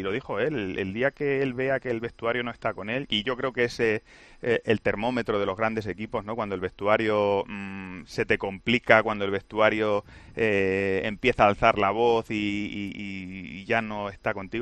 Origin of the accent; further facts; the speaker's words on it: Extremadura, Spain; los extremeños tenemos pura raza y esto lo sobrellevamos bien